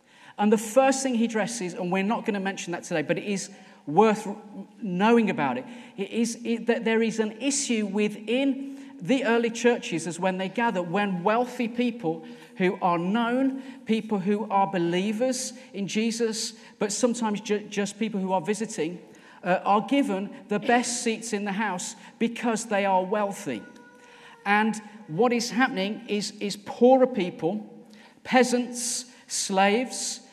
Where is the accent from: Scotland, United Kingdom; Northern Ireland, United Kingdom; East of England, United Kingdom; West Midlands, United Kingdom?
West Midlands, United Kingdom; I grew up in the West Midlands.